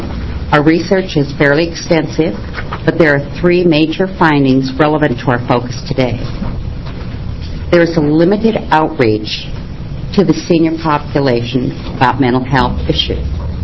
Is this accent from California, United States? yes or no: no; Corvallis, Oregon, United States; I'm from Corvallis, Oregon.